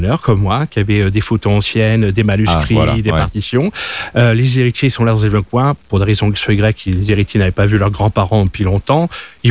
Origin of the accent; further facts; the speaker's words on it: Paris, Île-de-France, France; now in Geneva, Switzerland; Je suis né à Paris, j'ai grandi à Paris. Je suis venu à Genève il y a 20 ans.